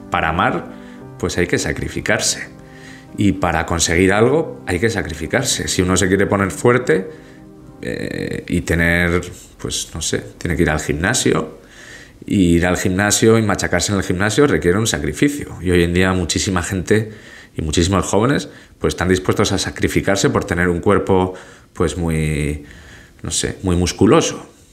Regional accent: Spain; En mi país, en España, son solo los viernes de cuaresma.

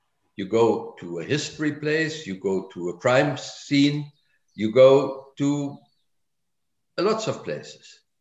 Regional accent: United Kingdom; It's about my parents, the Japanese thing, the living in Britain, the rising, the growing up in Britain

